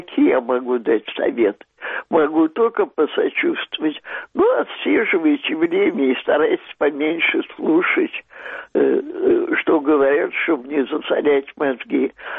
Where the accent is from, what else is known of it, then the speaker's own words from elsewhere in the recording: Crimea, Ukraine; я сама родом из Крыма, Крым я люблю как свою малую родину